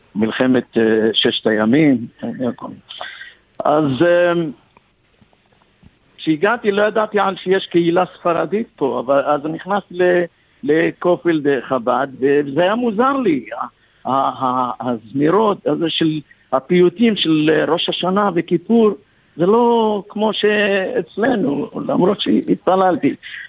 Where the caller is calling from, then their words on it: Melbourne, Victoria, Australia; אני ממלבורן.